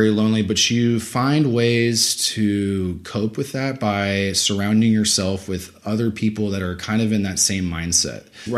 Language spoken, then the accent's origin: English; Texas, United States; I had already known Spanish. I'm from South Texas, but I wanted to just elevate my Spanish skills.